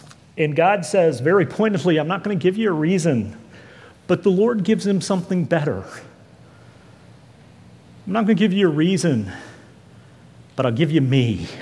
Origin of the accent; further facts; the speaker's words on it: Dallas, Texas, United States; I grew up in Dallas. There's a loop around Dallas called 635.